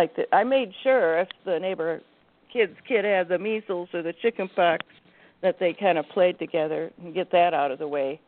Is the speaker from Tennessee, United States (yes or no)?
no; Wisconsin, United States; I'm from Wisconsin, so it gets cold up here. Nothing grows in the wintertime.